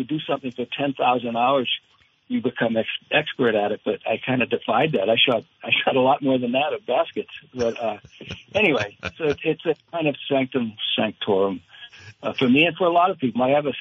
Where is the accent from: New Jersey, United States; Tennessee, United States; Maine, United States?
Maine, United States; Though I grew up in Maine, I was perhaps because of basketball, I was never particularly attracted to outdoor sports in the winter. You know, it's cold in Maine in the winter.